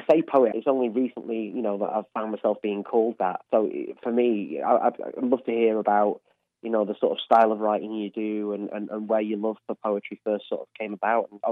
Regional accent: Manchester, North West England, United Kingdom; I'm 42 and I'm from Manchester originally, living here, been living back here now about 5 years.

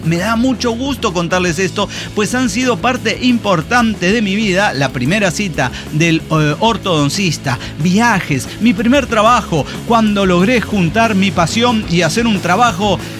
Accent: Hermosillo, Sonora, Mexico; Que soy de Hermosillo, güey.

